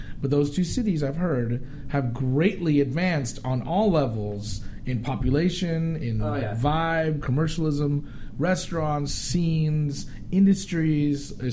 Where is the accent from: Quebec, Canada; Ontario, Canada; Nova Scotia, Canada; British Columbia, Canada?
Nova Scotia, Canada; Halifax; born or raised there; also born or lived in St. John's